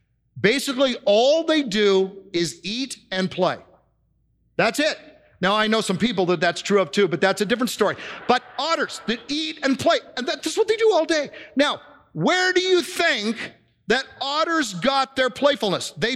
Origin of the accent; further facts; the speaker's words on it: Oregon, United States; I'm from Oregon, and just up the road from us is Multnomah Falls